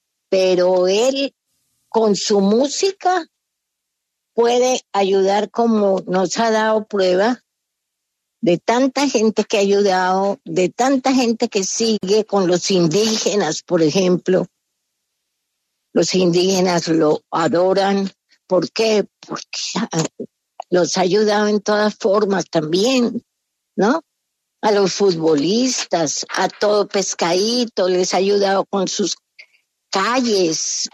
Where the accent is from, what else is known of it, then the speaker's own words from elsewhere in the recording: Medellín, Antioquia, Colombia; born there; yo nací en Medellín, en la ciudad de Medellín. Mi familia era de Titiribí por parte de mi mamá.